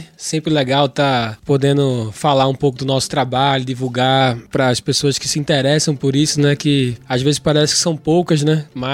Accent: Recife, Pernambuco, Brazil; a primeira vez que a gente saiu de Recife

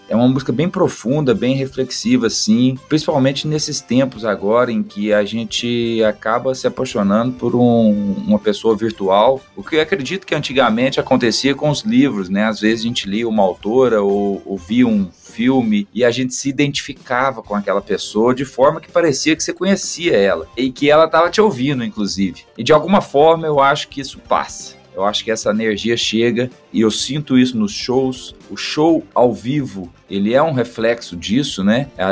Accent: Lavras, Minas Gerais, Brazil; Olha, eu sou do interior, sou de Lavras, né? Sul de Minas ali

